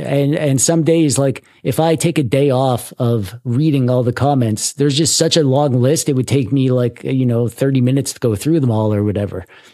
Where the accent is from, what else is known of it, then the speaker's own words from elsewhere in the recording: Canada; I'm from Canada, and we have universal healthcare